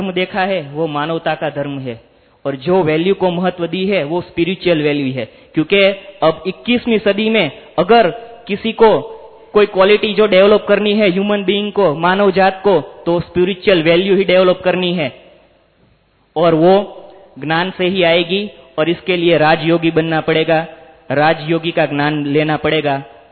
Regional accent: Amreli, Gujarat, India; मैं अमरेली गुजरात से आया हूँ।

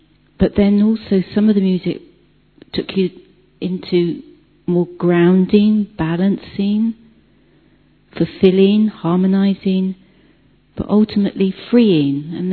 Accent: London, United Kingdom; I'm from London.

